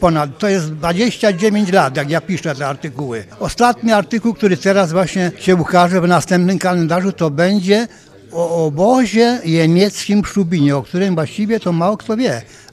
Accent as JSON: {"language": "Polish", "region": "Kuyavian-Pomeranian Voivodeship", "country": "Poland", "tie": "born there", "said": "ja nie jestem rodowitym bydgoszczaninem, tylko spoza terenu, ale w tym województwie oczywiście się urodziłem"}